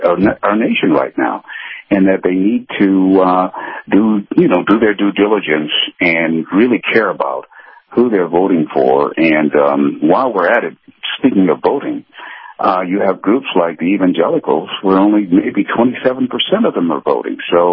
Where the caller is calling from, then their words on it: Tampa, Florida, United States; in Tampa.